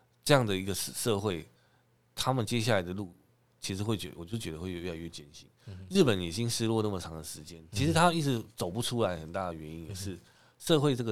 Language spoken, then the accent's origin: Chinese; Taiwan; 比我们台湾人还穷